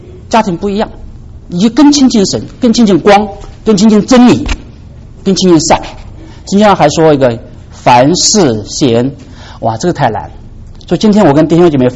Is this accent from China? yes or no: yes; China; 感恩很简单，我们中国人呢是个懂感恩的人，中国人是个懂感恩的民族啊，中华民族啊。